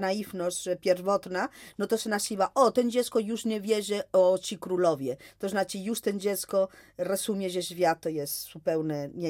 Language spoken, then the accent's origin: Polish; Montevideo, Uruguay; moje dzieciństwo spędziłam w Montevideo, w Urugwaju